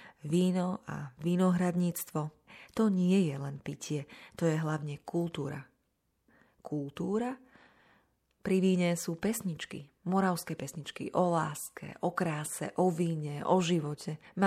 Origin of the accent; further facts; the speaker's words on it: Skalica, Trnava Region, Slovakia; born there; Narodil som sa v Skalici. 10 rokov po prvej svetovej vojne v prvej Československej republike. Skalica to bolo vždy zaujímavé mesto. Pohraničie.